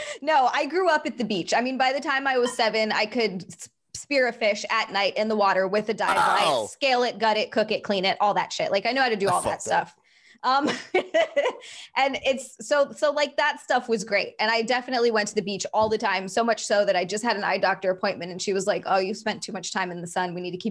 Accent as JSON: {"language": "English", "region": "Hawaii", "country": "United States", "said": "So she did that, but on a different island than the island we're from. So we're from the Big Island."}